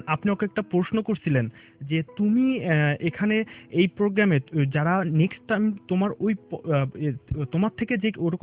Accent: Savar, Dhaka Division, Bangladesh; আমি সাভার থেকে এসেছি ক্যাপিটাল এফএম।

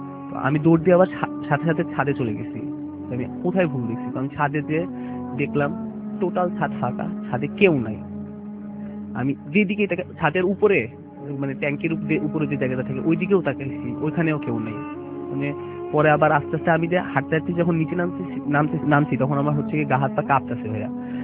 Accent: Dhaka, Dhaka Division, Bangladesh; আমি ঢাকা পল্টন থেকে এসেছি।

